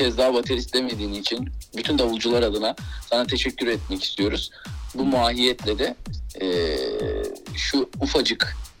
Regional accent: Anatolia, Turkey; Anadolu çocuğuyum tabii. Biz memur çocuğuyuz. Ben Anadolu'da büyüdüm. Sizin gibi böyle İstanbul metropol çocuğu değiliz biz.

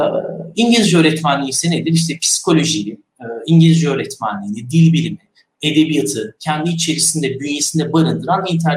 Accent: Antalya, Turkey; now in Isparta, Turkey; işte Antalyalıyım.

